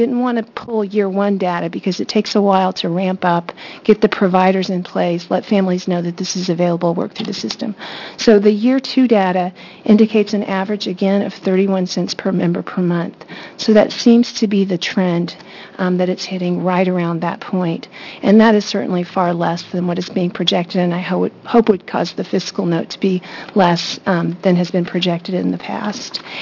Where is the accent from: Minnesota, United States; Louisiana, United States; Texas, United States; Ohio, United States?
Texas, United States; My home state of Texas was the third state, the progressive home state of Texas that I'm from, was the third state to do such a thing.